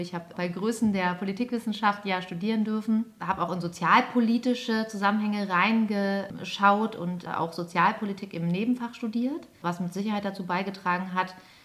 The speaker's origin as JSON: {"language": "German", "region": "Lower Saxony", "country": "Germany", "tie": "born or raised there", "said": "Ich bin im Wendland aufgewachsen, dieser kleine Zipfel an der ehemaligen Grenze im Nordosten Niedersachsens."}